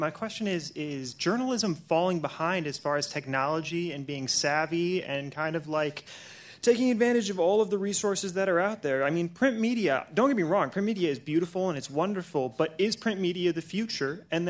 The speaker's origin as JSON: {"language": "English", "town": "Ann Arbor", "region": "Michigan", "country": "United States", "said": "I'm from Ann Arbor."}